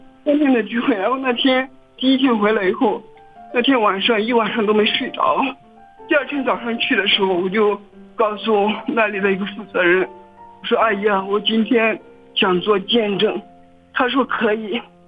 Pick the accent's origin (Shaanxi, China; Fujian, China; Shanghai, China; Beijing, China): Shaanxi, China; 我是陕西的